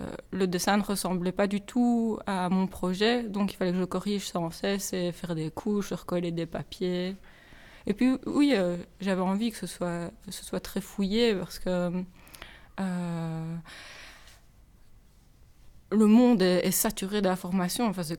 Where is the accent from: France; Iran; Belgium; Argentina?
Belgium; Liège, Wallonia; Bah écoute, je suis liégeoise.